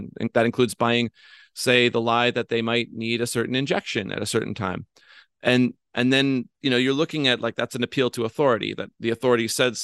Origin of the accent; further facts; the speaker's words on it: New York, United States; Why do I sound so confident besides growing up in New York State?